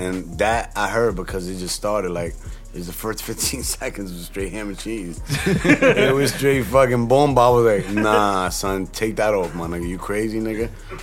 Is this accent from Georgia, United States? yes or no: no; Bronx, New York, United States; I'm from Gun Hill, Decatur.